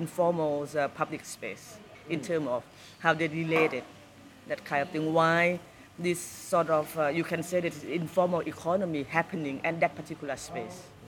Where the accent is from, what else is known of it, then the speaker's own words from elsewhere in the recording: Bangkok, Thailand; English is a second language; also born or lived in Washington D.C., United States / London, United Kingdom; I'm basically a Bangkokian person. I grew up in Bangkok. Yes, lived majority of my life in Bangkok, yes.